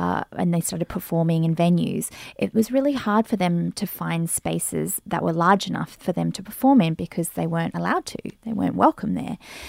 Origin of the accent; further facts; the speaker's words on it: Australia; now in United States; I'm Australian